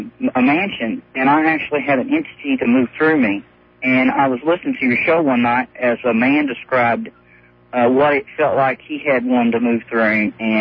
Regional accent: Boonville, Indiana, United States; I've lived in Boonville, Indiana all my life.

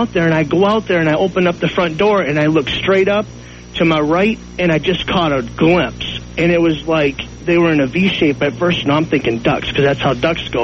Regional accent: Grand Rapids, Michigan, United States; from Grand Rapids, Michigan.

